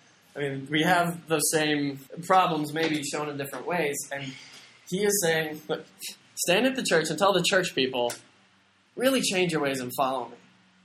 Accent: United States; Honestly, I come from the United States.

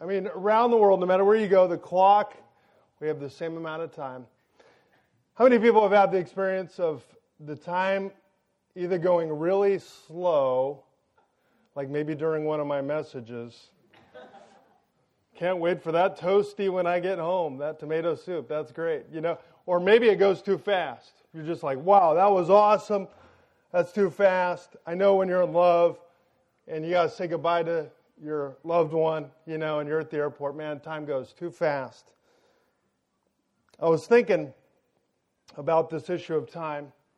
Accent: United States; by the way, I'm an American, so I can make fun of America

